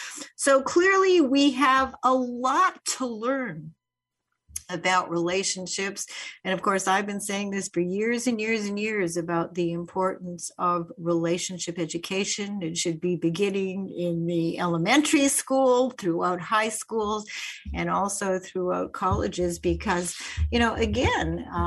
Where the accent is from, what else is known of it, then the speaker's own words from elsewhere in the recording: Winnipeg, Manitoba, Canada; when I think when I was growing up in Winnipeg, I mean, violence, teenage dating violence, I don't think so.